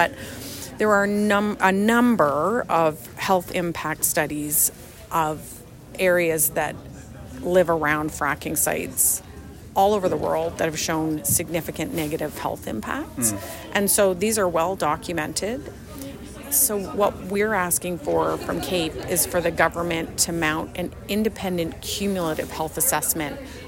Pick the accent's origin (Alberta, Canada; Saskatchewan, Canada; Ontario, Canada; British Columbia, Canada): British Columbia, Canada; Smithers; I'm from Smithers, and I'm a doctor.